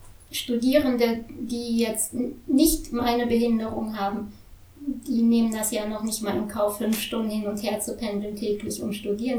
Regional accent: Dortmund, North Rhine-Westphalia, Germany; also born or lived in Cologne; ich bin eigentlich in Dortmund geboren und aufgewachsen, bis ich 10 Jahre alt war.

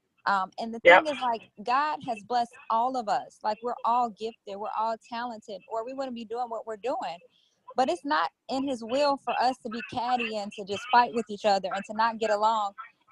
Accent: Chicago, Illinois, United States; we're both from Chicago

